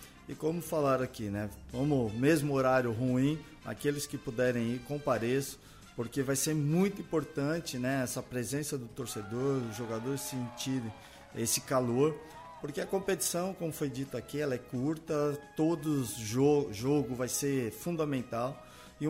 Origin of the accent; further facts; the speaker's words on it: São Paulo, Brazil; Isso para mim é bom, porque eu sou de São Paulo